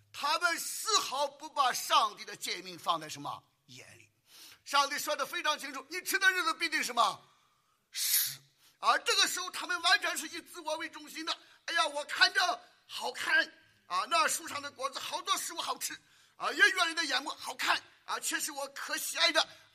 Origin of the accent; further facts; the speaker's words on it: United States; 所以我们美国人包括我们自己，我们要深刻的悔改